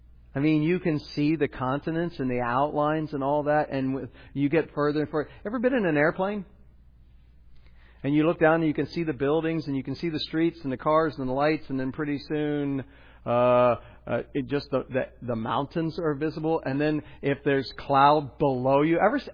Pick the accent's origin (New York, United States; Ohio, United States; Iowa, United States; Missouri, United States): Ohio, United States; So I'm from Ohio. One of the things I had to get used to living in Southern California